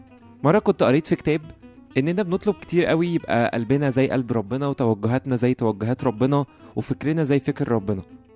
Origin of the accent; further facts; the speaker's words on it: Egypt; يعني زي مثلا عندنا في مصر في حاجات كتيرة قوي